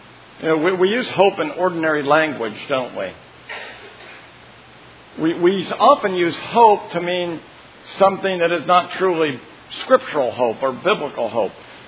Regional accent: Salem, Oregon, United States; It's a joy for me since I grew up in Oregon, Salem.

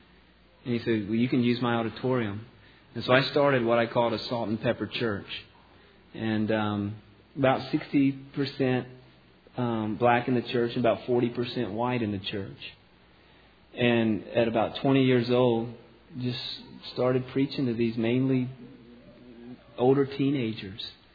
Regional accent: the South, United States; now I'm from the Bible Belt in the South

